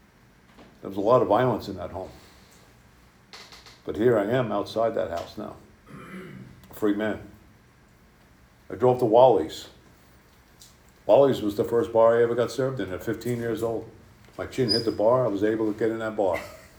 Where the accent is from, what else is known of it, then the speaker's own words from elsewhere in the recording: New Jersey, United States; New York's on one side of the Holland Tunnel, New Jersey's on the other side of the Holland Tunnel, and the city I grew up is on that side of the tunnel.